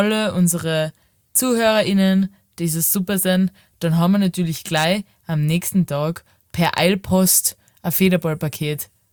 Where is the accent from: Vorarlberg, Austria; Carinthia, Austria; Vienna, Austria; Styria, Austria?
Carinthia, Austria; accent: Carinthian; Und die hat auch gesagt, mit meinem sympathischen Kärntner Dialekt